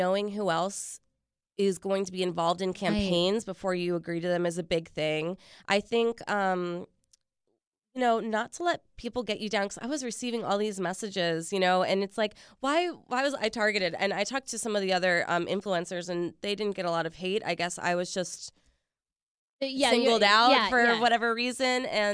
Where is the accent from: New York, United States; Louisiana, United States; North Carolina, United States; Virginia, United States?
Virginia, United States; Richmond; My mom was from Puerto Rico. She moved here when she was 18. I was actually born here, but I grew up in Richmond.